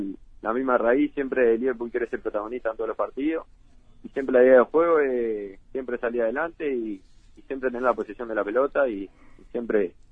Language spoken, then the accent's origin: Spanish; Montevideo, Uruguay; Yo soy el de la Villa, del Cerro.